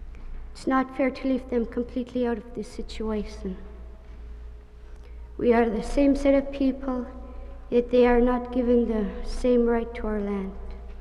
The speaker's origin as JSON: {"language": "English", "town": "St. Michael", "region": "Alaska", "country": "United States", "said": "I'm from St. Michael, and I'm a student at Anthony Andrews High School."}